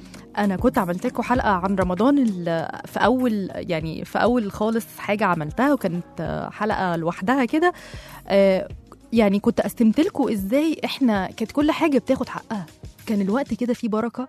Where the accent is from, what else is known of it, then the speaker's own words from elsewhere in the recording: Egypt; بنحتفل باليوم العالمي للطفل اللي هو عندنا في مصر كان كنا بنسميه عيد الطفولة